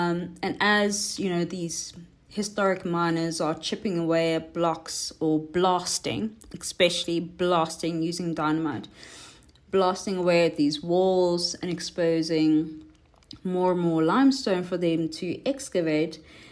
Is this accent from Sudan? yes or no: no; Johannesburg, Gauteng, South Africa; also born or lived in Cape Town; I used to live in Cape Town. But I will always be a Joburg girl. I'm from Johannesburg.